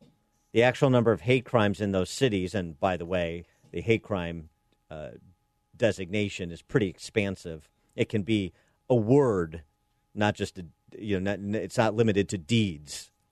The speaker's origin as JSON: {"language": "English", "town": "Houston", "region": "Texas", "country": "United States", "tie": "born or raised there", "said": "In my hometown of Houston, there were three last year."}